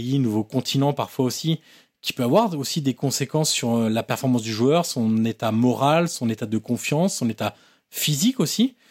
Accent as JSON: {"language": "French", "town": "Auxerre", "region": "Bourgogne-Franche-Comté", "country": "France", "said": "Je suis d'Auxerre"}